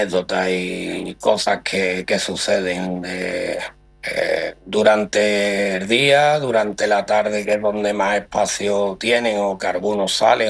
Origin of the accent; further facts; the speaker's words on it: Gerena, Andalusia, Spain; soy de Gerena. Me considero muy de Gerena y sevillano.